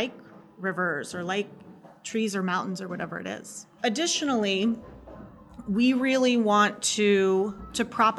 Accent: Oklahoma, United States; I think growing up in Oklahoma, this was always a place where if you wanted to be anyone, if you wanted to do anything, then you should leave.

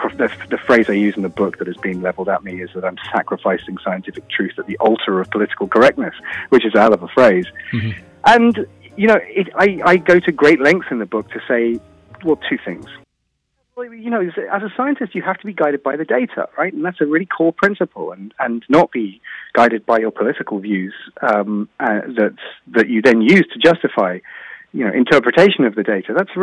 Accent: United Kingdom; But I wasn't raised by her, so my parentage is actually just white British, and I culturally I am white British, but I'm darker skinned.

